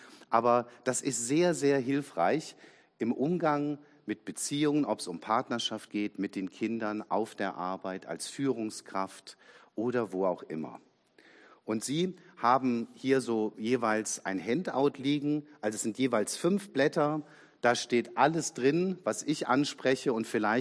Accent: Nidderau, Hesse, Germany; ich komme aus Nidderau, das ist so nördliches Rhein-Main-Gebiet

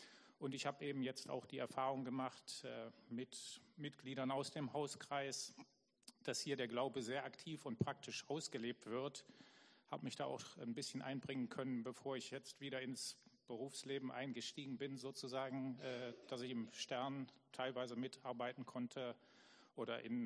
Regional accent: Germany; moved away; Der Vorname macht deutlich, ich bin Deutscher, auch wenn ich sehr lange im Ausland war. Ich fühle mich auch ein bisschen wie Neudeutscher. Da wir das Land verlassen haben, kurz bevor die Mauer fiel.

